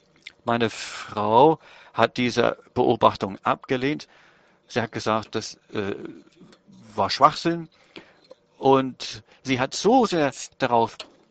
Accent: Denmark; Ich stamme aus Dänemark.

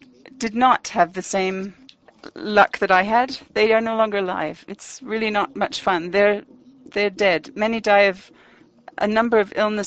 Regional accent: Vorarlberg, Austria; I come from Vorarlberg. It's a very beautiful part of Austria

